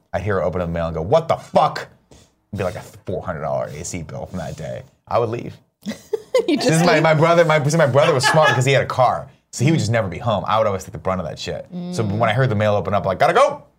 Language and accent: English; Riverside, California, United States; It's going to melt on the counter. I grew up in Riverside